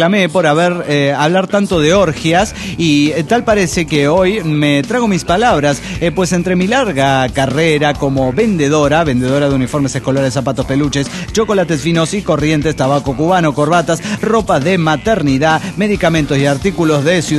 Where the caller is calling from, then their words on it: Mexico City, Mexico; del DF mexicano.